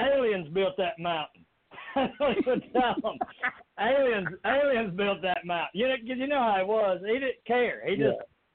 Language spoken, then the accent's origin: English; the South, United States; accent: southern; my voice, my southern accent that we would always carry on